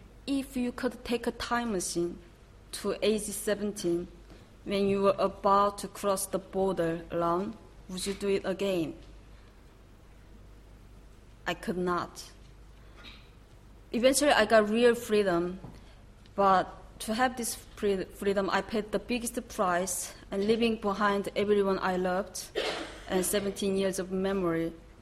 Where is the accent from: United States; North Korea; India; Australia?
North Korea; born there; English is a second language; I was born in North Korea because of the scene I was being born in there. I am one of the lucky North Korean defectors